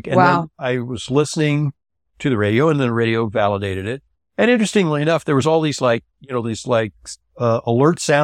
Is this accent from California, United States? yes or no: yes; California, United States; This is what happened, is I'm from California